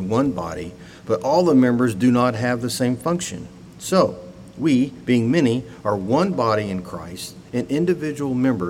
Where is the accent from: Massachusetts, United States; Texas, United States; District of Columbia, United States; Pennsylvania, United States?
Texas, United States; I'm from Texas, so I create words. If you hear a word you never heard before, it's a Texas word.